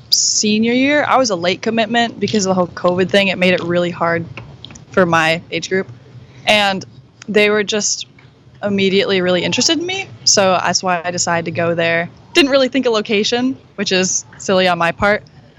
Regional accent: Marquette, Michigan, United States; No, so I'm from Marquette, Michigan. It's way up. It's right on Lake Superior.

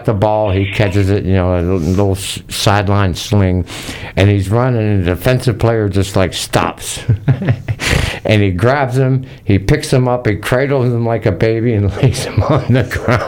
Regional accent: Pittsburgh, Pennsylvania, United States; Of course, I hated him because I was from Pittsburgh.

